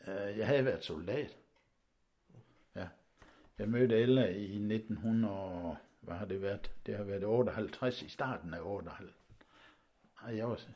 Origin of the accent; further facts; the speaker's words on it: Esbjerg, Region of Southern Denmark, Denmark; born there; jeg er født i Esbjerg, og det blev jeg den 14. september 1937. Så jeg er ved at være en gammel herre, men jeg er født i Vesterbyen, og det var jo, det meste af Esbjerg var jo bare centrum, og så Vesterbyen ned til havnen der.